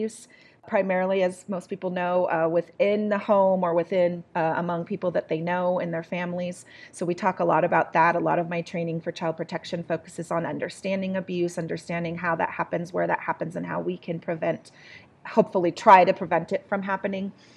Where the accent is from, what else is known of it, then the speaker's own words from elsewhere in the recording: Walla Walla, Washington, United States; I actually grew up in Walla Walla, Washington, a little town in eastern Washington State. A great little town, actually, to grow up in. It was a small town, about 30,000 people.